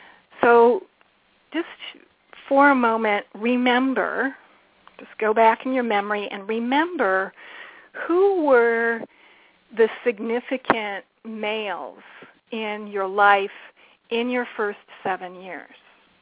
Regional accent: Detroit, Michigan, United States; I used to design training for the big three auto companies because I grew up in Detroit, so that was who my clients were.

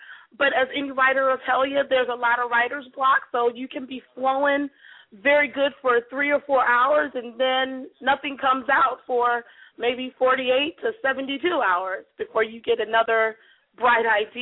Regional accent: Joliet, Illinois, United States; now in Georgia, United States; I'm originally from Illinois, Joliet, Illinois, to be exact.

